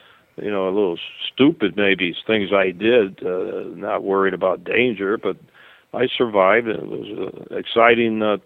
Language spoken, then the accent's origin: English; Massachusetts, United States; now in Arizona, United States; Well, I love Arizona. I've been born and raised in Massachusetts, been all over the world. This is my state.